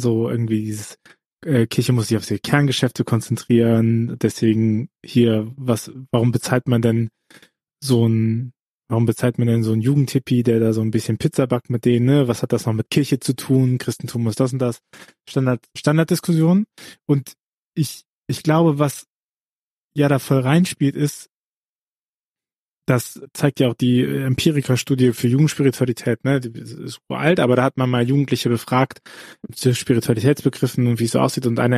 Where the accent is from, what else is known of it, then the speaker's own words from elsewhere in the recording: Bavaria, Germany; Ich bin ja in Bayern aufgewachsen, also katholisch sozialisiert